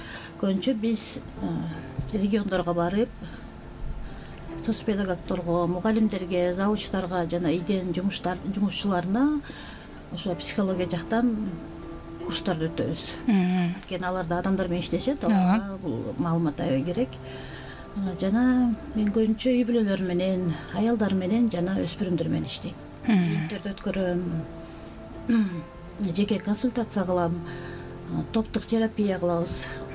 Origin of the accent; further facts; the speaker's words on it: Talas Region, Kyrgyzstan; now in Bishkek, Kyrgyzstan; Негизи өзүм Таластыкмын. Бишкек жака токмокко турмушка чыгып, анан ошондон бери Бишкекте турабыз.